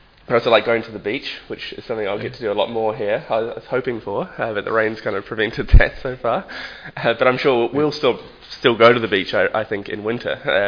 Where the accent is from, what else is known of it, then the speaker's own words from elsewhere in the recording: New Zealand; accent: New Zealand; moved away as an adult; now in Sydney, Australia; So I actually began life in Sydney. So I was born here, but you might be able to tell that I have a New Zealand accent. And that's because I grew up there, and our family's just moved to Sydney in January.